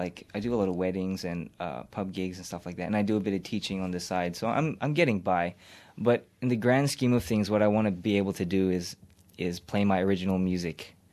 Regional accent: Philippines; But I guess it helped in a way that I was always musically inclined, just being a Filipino.

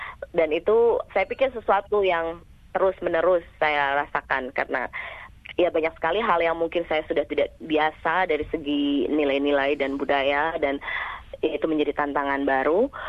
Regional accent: Cirebon, West Java, Indonesia; moved away as an adult; also born or lived in Yogyakarta / Canberra; now in Bogor, Indonesia; Iya, saya dari Cirebon. Jadi orang tua saya tinggal di Cirebon. Saya lahir dan besar di Cirebon. Lalu saya kuliah di Jogja. Setelah kuliah saya langsung pindah ke Australia, ke Canberra, dan saya bekerja di sana. Ya, tinggal di sana sampai 12 tahun.

